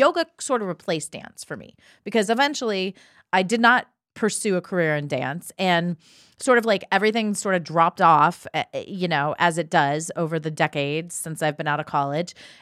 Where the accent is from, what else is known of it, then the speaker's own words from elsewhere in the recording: Ohio, United States; now in Los Angeles, United States; the fact that we're in Los Angeles and I grew up in Ohio, and even though I was going to dance in the summers, I was studying in New York City